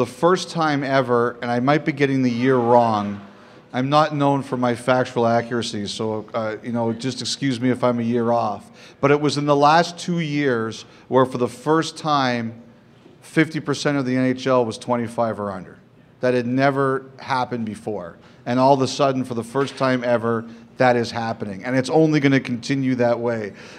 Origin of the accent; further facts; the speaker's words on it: Toronto, Ontario, Canada; Well, I grew up in Toronto too.